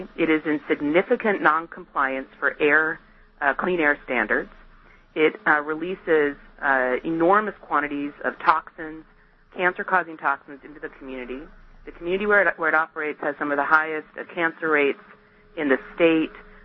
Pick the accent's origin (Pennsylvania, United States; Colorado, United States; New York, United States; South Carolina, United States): Colorado, United States; now in California, United States; So I'm originally from Colorado, but I live in California now.